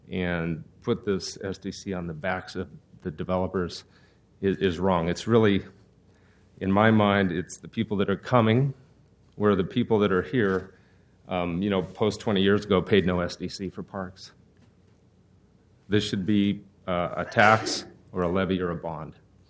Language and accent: English; Portland, Oregon, United States; I think that we have a good park system in Portland. I've been here since the 60s. I grew up in Fernhill Park. Now I play in Grant Park.